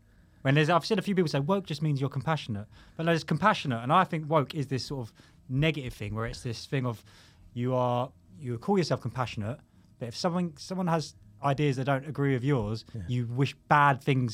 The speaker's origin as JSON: {"language": "English", "town": "Croydon", "region": "London", "country": "United Kingdom", "tie": "born or raised there", "said": "I'm like originally from Croydon, so it's just like, grew up in a multicultural, it's just a thing"}